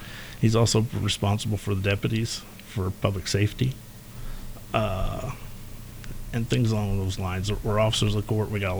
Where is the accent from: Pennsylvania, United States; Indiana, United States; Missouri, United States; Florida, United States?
Indiana, United States; Washington; Well, I grew up in Washington